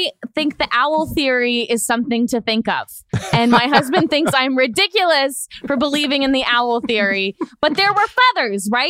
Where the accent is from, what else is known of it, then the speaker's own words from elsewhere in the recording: Florida, United States; I'm from Florida. Animals get crazy.